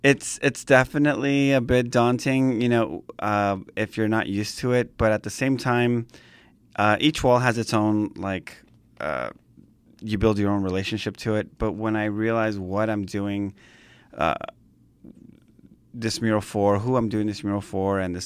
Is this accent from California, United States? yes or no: yes; Los Angeles, California, United States; I grew up in Boyle Heights, which is literally about a mile and a half away from that very mural spot.